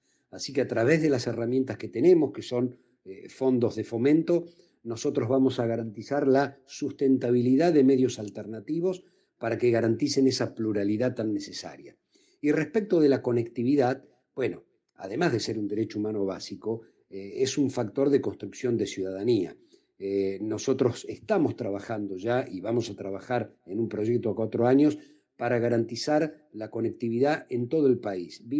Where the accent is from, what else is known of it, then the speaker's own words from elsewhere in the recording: Argentina; Así somos los argentinos.